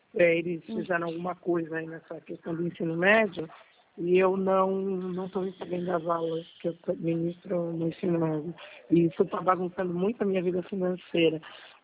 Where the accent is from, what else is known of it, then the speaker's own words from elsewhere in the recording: Floresta Azul, Bahia, Brazil; born there; Floresta Azul, Bahia.